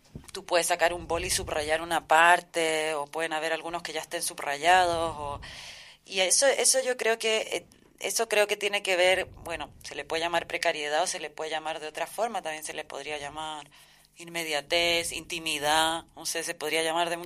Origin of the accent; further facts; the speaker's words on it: Chile; now in Spain; como las dos somos de Chile, se trata un poco de eso